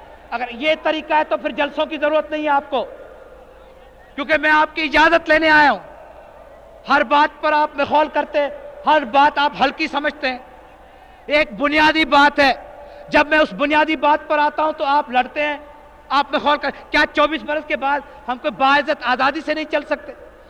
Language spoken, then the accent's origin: Urdu; Larkana, Sindh, Pakistan; born there; اور میں جا رہا ہوں کیونکہ لاڑکانے میں میں پیدا ہوا تھا، اور لاڑکانے کی زمین کو میں خراج تحسین پیش کرنے جا رہا ہوں، کیونکہ وہاں کی پیدائش ہے